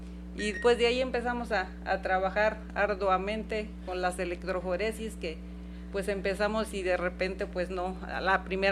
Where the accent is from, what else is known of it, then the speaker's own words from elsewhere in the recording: Yautepec, Morelos, Mexico; Yo soy de Yautepec.